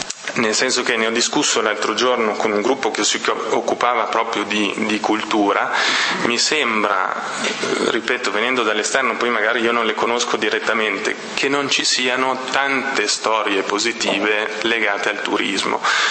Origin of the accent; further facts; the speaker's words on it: Parma, Emilia-Romagna, Italy; Io personalmente sono originario di Parma